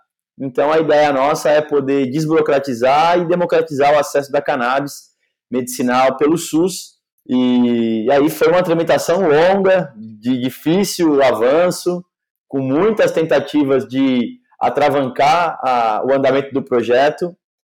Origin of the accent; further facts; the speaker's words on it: São Vicente, São Paulo, Brazil; Eu sou de São Vicente, litoral do estado também, primeira cidade do Brasil.